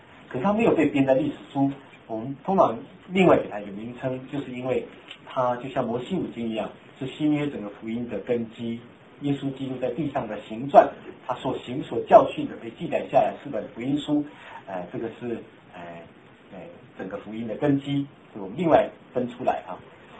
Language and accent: Chinese; China; 我们中国人读东西很多都是英文去翻译的